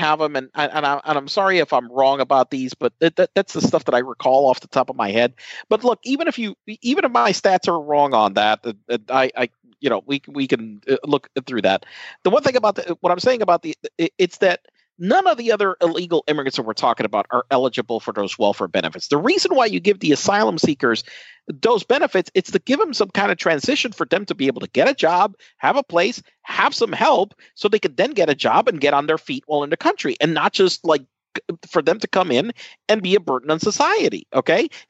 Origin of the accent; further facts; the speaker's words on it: Puerto Rico; even like though I'm from Puerto Rico, I'm like, you know, I don't need a passport to move.